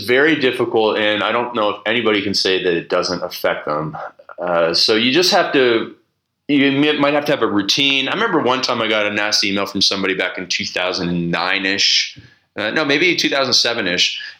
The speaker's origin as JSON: {"language": "English", "country": "Canada", "said": "I'm Canadian, so I'm okay with getting the names wrong."}